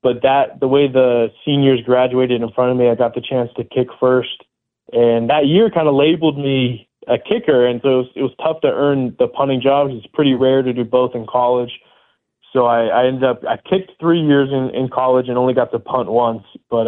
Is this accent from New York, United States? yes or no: no; Poway, California, United States; born or raised there